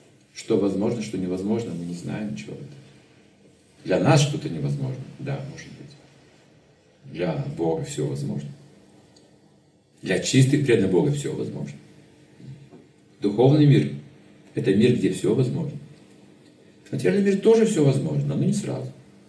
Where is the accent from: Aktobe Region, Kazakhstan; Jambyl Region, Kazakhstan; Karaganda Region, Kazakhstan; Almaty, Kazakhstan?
Jambyl Region, Kazakhstan; Kurday; born there; Я родился в Курдае. Всю жизнь я знаю об этом, что я курдайский.